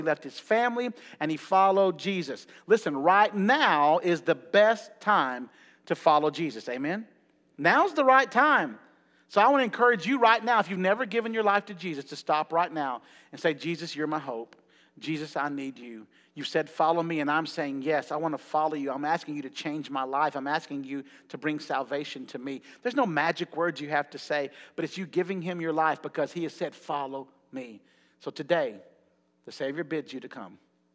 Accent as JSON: {"language": "English", "town": "Huntsville", "region": "Alabama", "country": "United States", "tie": "born or raised there", "said": "When I was growing up in Huntsville, going to school in Huntsville"}